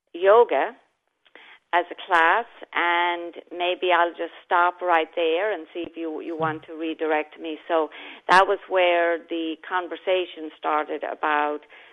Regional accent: Ireland; I was raised Catholic in Ireland, which is usually a fair assumption at the period of time that I grew up in.

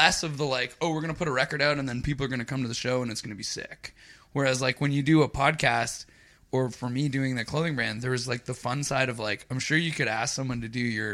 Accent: Toronto, Ontario, Canada; We're both from Toronto.

